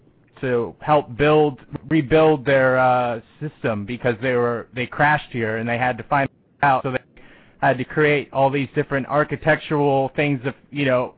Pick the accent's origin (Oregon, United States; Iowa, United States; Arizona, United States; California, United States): Oregon, United States; I'm from the Pacific Northwest, Oregon, cool.